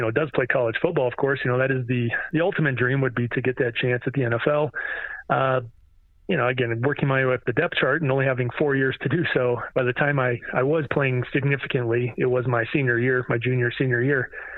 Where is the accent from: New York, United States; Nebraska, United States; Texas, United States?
Nebraska, United States; Shelby; My hometown was Shelby, Nebraska, and population is around 700 people, so pretty small.